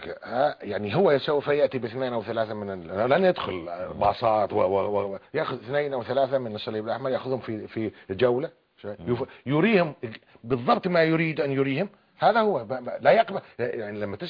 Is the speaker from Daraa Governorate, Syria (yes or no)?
yes; Daraa, Daraa Governorate, Syria; والله العظيم عندنا في درعا والله ما يعرف حتى أمريكا فين على الخريطة